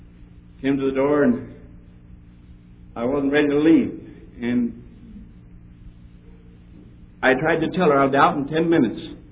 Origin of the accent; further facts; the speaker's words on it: Netherlands; accent: Dutch; English is a second language; I don't know whether she understood or not with my Dutch accent